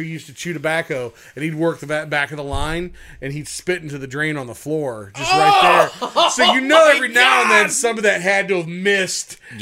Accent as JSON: {"language": "English", "town": "Coventry Township", "country": "United States", "tie": "born or raised there", "said": "I grew up over in Coventry Township."}